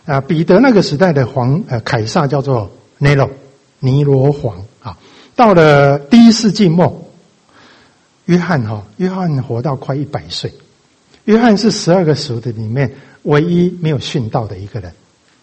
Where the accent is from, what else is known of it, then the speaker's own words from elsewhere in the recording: Taiwan; 我想文革的时候，大概我台湾人不是很了解了哈